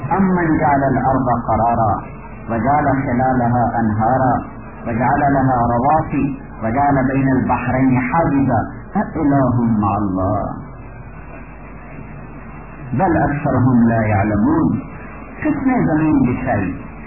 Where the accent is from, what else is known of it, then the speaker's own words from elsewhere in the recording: Multan, Punjab, Pakistan; میرا ضلع ملتان ہے جو کپاس کا گڑھ ہے۔